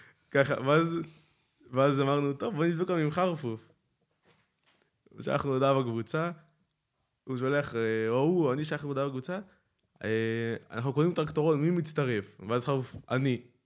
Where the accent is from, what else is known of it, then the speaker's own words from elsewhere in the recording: Safed, Northern District, Israel; עכשיו, אני ילד, כן, כמו מושבני כזה, גדלתי בצפת, חצי כאילו ליד צפת